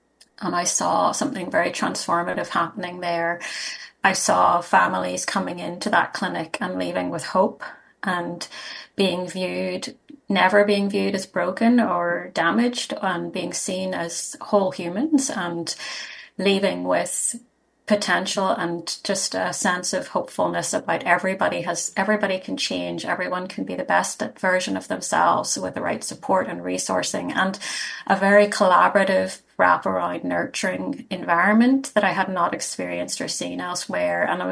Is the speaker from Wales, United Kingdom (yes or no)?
no; Belfast, Northern Ireland, United Kingdom; I'm from Northern Ireland. I'm from Belfast. And grew up there, and there were not services there.